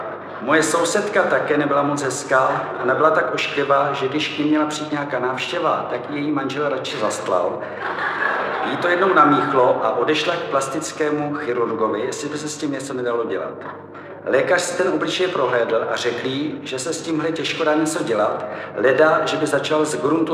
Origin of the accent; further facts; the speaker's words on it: Bohemia, Czechia; Podle mého dobrý den všichni poznají, že jsem z Čech.